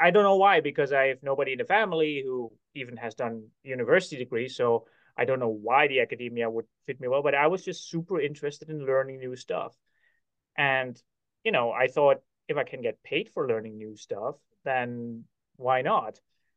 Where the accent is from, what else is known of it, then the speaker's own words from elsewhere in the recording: Netherlands; moved away as an adult; So I grew up in the Netherlands, where I lived for the first 24 years of my life